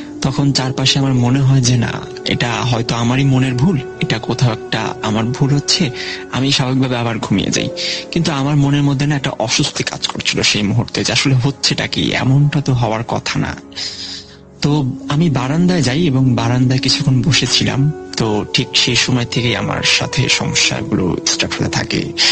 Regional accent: Dhaka, Dhaka Division, Bangladesh; কারণ ছোট থেকে আমি ঢাকায় বড় হয়েছি।

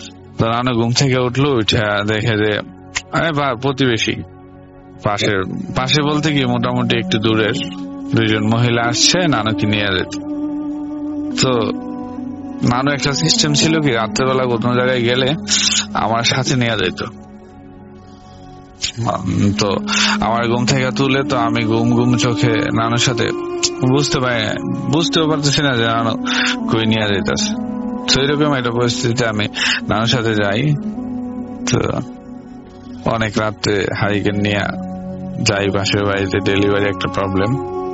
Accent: Brahmanbaria, Chittagong Division, Bangladesh; now in Malaysia; Malaysia থেকে, আমার গ্রামের বাড়ি ব্রাহ্মণবাড়িয়া।

